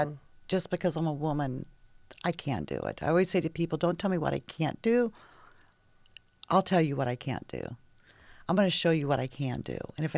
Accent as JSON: {"language": "English", "region": "Missouri", "country": "United States", "tie": "born or raised there", "lives_now": "Toledo, United States", "said": "I'm originally from Missouri, a little farm girl that born and raised on the farm"}